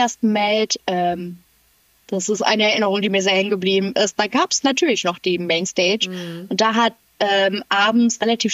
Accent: Bottrop, North Rhine-Westphalia, Germany; als Ruhrpottlerin, die einfach aus der Ruhr, aus der Kohleabbau-Hochburg

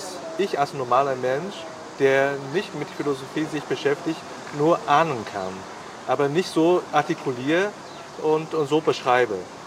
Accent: China; German is a second language; now in Germany; ich bin Chinese, deswegen kann ich das schon ahnen

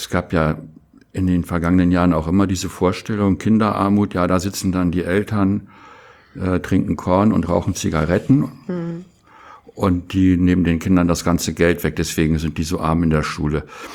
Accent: Germany; born there; wenn einer wie ich hier in Deutschland geboren vorbeikommt

